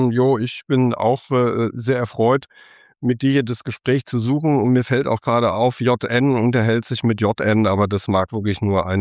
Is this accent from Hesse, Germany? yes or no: yes; Frankfurt am Main, Hesse, Germany; ich bin 56 Jahre alt, habe mit meiner Frau drei Kinder, lebe in Frankfurt. Die Kinder sind mittlerweile erwachsen und bin gebürtiger Frankfurter wie du.